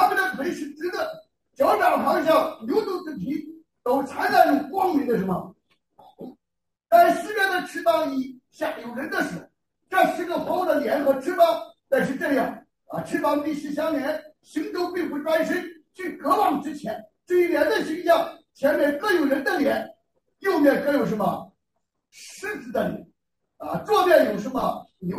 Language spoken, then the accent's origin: Chinese; China; 所以我们有的时候我们中国人，哎，这人没有眼光